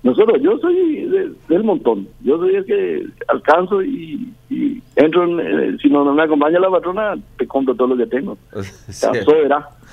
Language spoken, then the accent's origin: Spanish; Paraguay; somos paraguayos